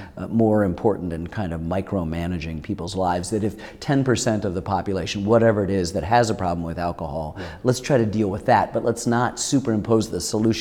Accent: Ann Arbor, Michigan, United States; I grew up in Ann Arbor, Michigan, where in the late 60s we had a $5 pot thing.

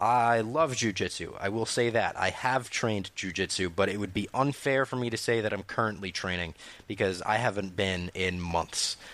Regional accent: Cleveland, Ohio, United States; I'm from Cleveland, so I'm a big homer

